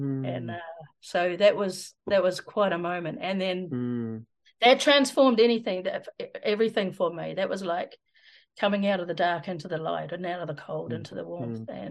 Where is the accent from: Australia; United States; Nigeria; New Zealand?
New Zealand; Christchurch, Canterbury; also born or lived in England; So I was born in England, came to New Zealand, grew up in Christchurch.